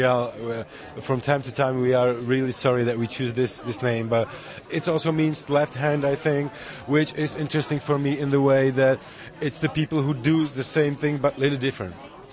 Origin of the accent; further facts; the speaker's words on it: Malta; English is a second language; I was growing up in the Malta island, and I spent like 4 years over there when I was really teenage.